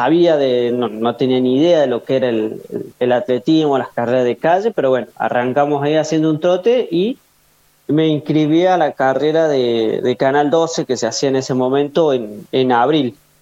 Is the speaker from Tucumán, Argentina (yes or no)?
yes; Tucumán, Argentina; En Tucumán, de donde yo vengo de un pueblo donde generalmente la actividad física no existía en ese momento